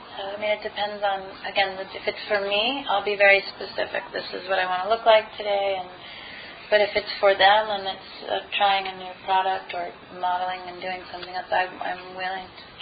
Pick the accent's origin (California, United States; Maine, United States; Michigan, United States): Maine, United States; growing up in Maine, in my aunt's house, which I still go to all the time